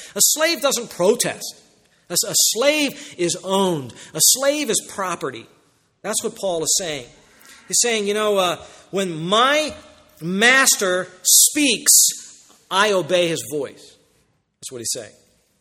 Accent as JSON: {"language": "English", "country": "United States", "said": "I beat my chest. I'm American."}